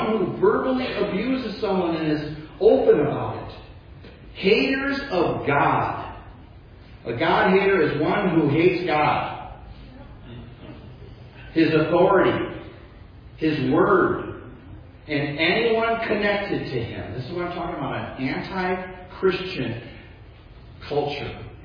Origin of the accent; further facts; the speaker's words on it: Chicago, Illinois, United States; Have you looked at the numbers for my hometown, Chicago?